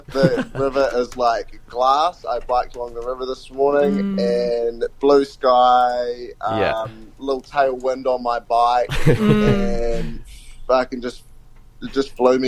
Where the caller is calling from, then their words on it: Whanganui, Manawatū-Whanganui, New Zealand; I am calling you from Whanganui, where I live.